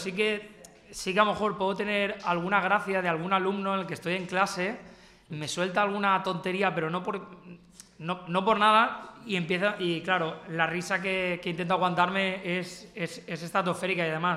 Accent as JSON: {"language": "Spanish", "town": "Elche", "region": "Valencian Community", "country": "Spain", "said": "yo soy de, como dirían en Crevillén, de aquí al costado, soy de Elche, tardo unos 20-25 minutos"}